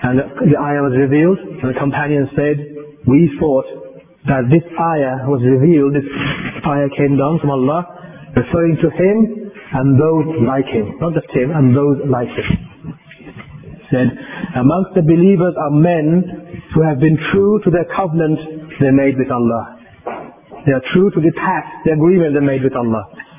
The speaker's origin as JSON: {"language": "English", "country": "United Kingdom", "said": "We have to make a New Year's resolution, I suppose, to follow the culture of this country. We are British."}